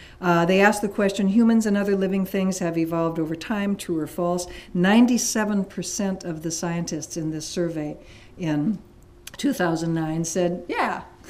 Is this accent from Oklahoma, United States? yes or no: no; Wisconsin, United States; also born or lived in Minnesota; But anyway, I grew up in Wisconsin and Minnesota